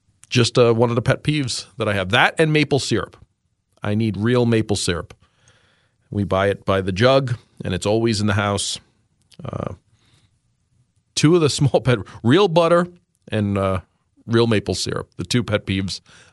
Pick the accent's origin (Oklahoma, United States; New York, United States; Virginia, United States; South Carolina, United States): New York, United States; New York City; So there were three boys growing up in New York City